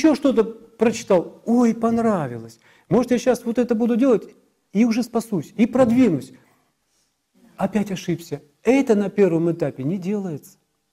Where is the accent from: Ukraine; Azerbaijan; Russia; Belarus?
Russia; Даже мы из России, побывав здесь, попытались постоять на этом мосту.